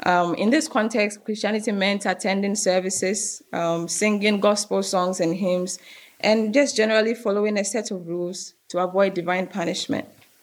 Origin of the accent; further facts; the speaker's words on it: Cape Coast, Central Region, Ghana; To give you a little bit of my background, I grew up in a town called Cape Coast. I'm a Ghanaian.